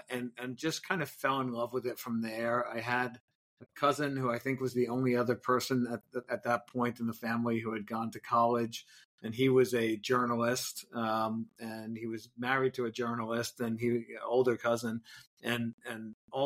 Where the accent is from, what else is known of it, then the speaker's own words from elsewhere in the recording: Brooklyn, New York, United States; I grew up in Brooklyn in at a time when in a very Italian mob-controlled neighborhood.